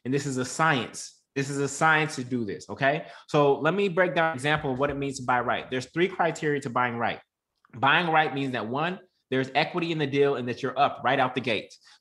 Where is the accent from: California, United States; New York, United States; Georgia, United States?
California, United States; Oakland; Then you invest where you're from. I'm from Oakland, so I bought in Oakland.